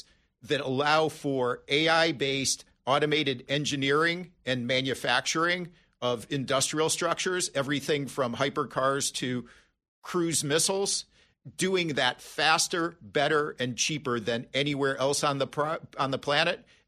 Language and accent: English; Cleveland, Ohio, United States; I grew up blue collar in Cleveland.